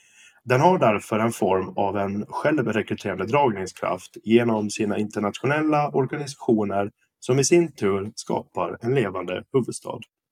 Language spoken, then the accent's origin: Swedish; Åland, Finland; first language Swedish; Min egen var ju att jag är från Finland och närmare bestämt Åland. Mitt modersmål är dock svenska och där jag specifikt kommer ifrån pratar ingen i regel finska.